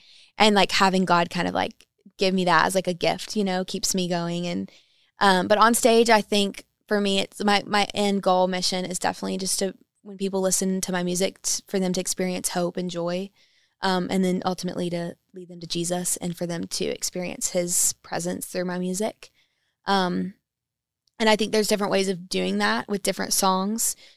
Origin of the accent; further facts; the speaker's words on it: Kentucky, United States; And my voice has always been more country growing up in Kentucky. I grew up on bluegrass music and country music.